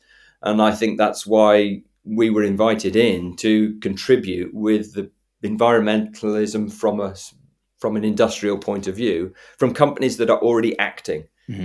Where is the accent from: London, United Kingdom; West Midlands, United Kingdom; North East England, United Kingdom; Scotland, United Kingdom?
West Midlands, United Kingdom; I'm from Shropshire as well